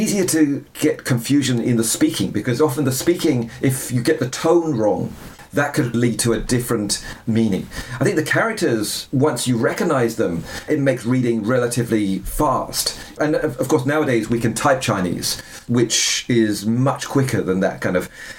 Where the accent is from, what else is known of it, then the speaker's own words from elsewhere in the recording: Wales, United Kingdom; as a Welsh person, it's nice to think about Taiwan as being similar to the size of Wales.